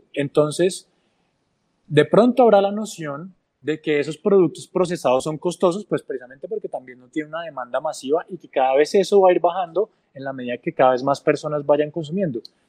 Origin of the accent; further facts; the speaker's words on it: Colombia; lo que es, digamos, nuestra alimentación tradicional como colombianos